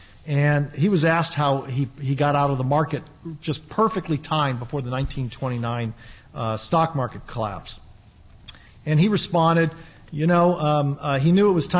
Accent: California, United States; Kind of reminds me of growing up in Silicon Valley, the dot-com bust.

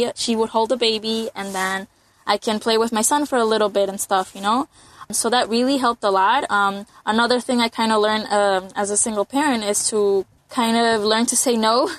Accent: Chicago, Illinois, United States; I'm from Chicago and luckily I was able to find some groups.

